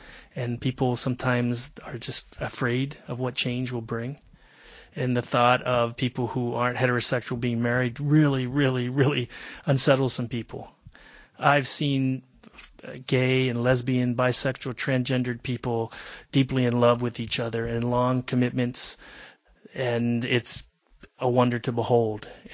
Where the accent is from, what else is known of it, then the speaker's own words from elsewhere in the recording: Virginia, United States; Well, I grew up in Virginia, in the South, and that vehemence existed in my lifetime around the issues of civil rights.